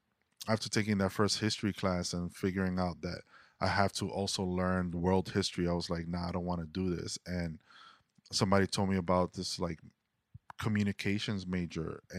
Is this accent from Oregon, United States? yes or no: no; Washington Heights, New York, United States; we were just these two dudes from Washington Heights, right?